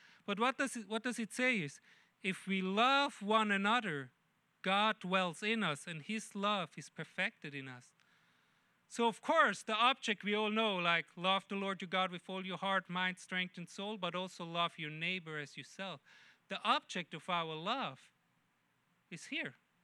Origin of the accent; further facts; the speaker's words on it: Switzerland; now in United States; Especially here in America, when we come from Switzerland